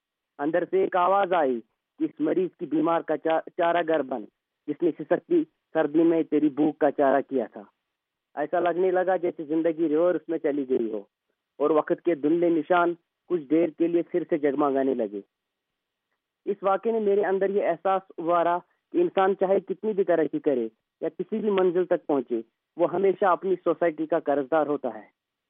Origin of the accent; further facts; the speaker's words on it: Pulwama, Jammu and Kashmir, India; اور میں Indian occupied Kashmir کے ضلع پلوامہ کا رہنے والا ہوں. میری پیدائش 1991 میں ہوئی.